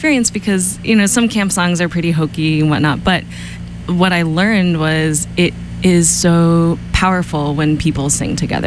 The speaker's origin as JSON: {"language": "English", "town": "Portland", "region": "Oregon", "country": "United States", "tie": "born or raised there", "also_born_or_lived": "Tacoma", "moved": "as an adult", "said": "Now, I was born in Tacoma, just south of Seattle, and then moved to Portland, where my dad is from, when I was six, and grew up there. And then I came out here for school."}